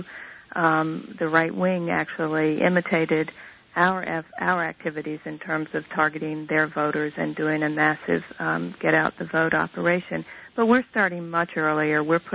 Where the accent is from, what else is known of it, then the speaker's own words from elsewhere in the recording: the South, United States; Now, I'm from the South, too.